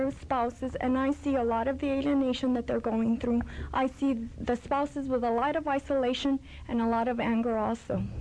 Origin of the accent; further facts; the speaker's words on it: El Paso, Texas, United States; I'm from El Paso.